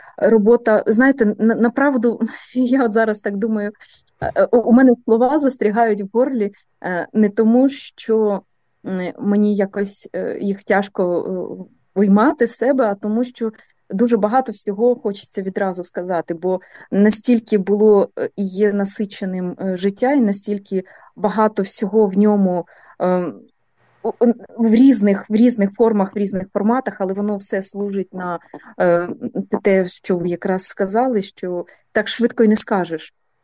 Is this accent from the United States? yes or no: no; Bucha, Kyiv Oblast, Ukraine; Річ у тім, що я насправді з Бучі, я живу в Бучі, жила в Бучі.